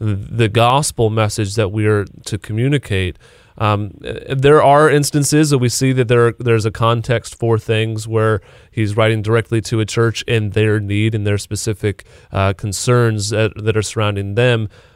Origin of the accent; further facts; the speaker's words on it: Midwest, United States; But now I'm in New England. I grew up in the Midwest. Now I'm in New England